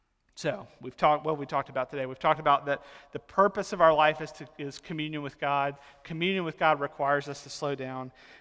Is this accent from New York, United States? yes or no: no; Mississippi, United States; And I grew up in Mississippi, so there's not that many hills.